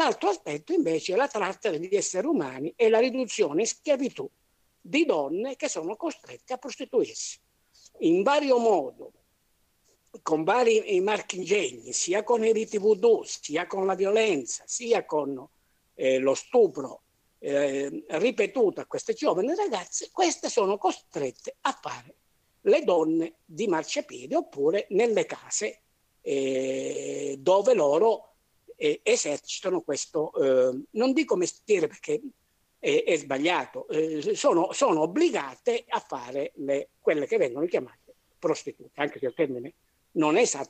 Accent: Calabria, Italy; questo mi dispiace dirlo essendo io un calabrese

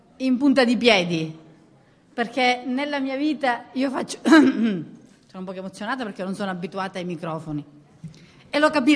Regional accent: Licata, Sicily, Italy; now in Palermo, Italy; io sono agrigentina e quando io arrivo ad Agrigento, sono nata a Licata, vivo a Palermo, però quando io arrivo nella mia terra continua ad emozionarmi

